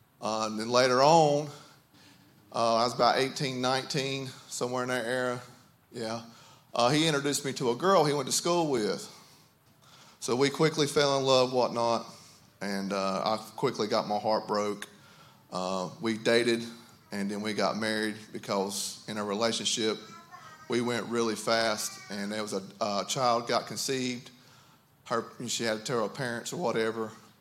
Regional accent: Gastonia, North Carolina, United States; I'm from Gastonia, about 2.5-3 hours away from here.

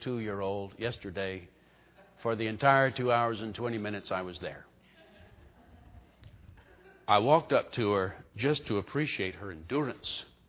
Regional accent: Texas, United States; born there; accent: Texan; Do I sound like a Texan or what? I was born in Texas.

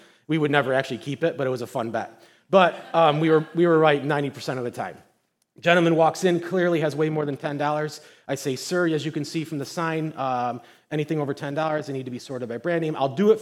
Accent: New York, United States; But I grew up in Nedro, New York, and my first job was at Green Hills Farms

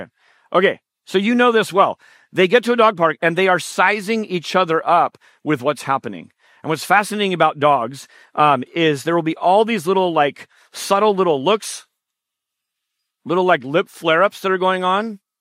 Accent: San Jose, California, United States; I grew up in West San Jose, and right where Doyle Road kind of bends is Brenton Avenue. That was my street.

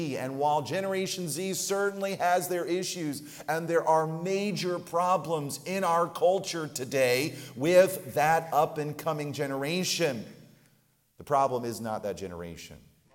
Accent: New Jersey, United States; Even though I grew up in Jersey, my wife grew up in Illinois, we've been in Wisconsin for the last 20 years.

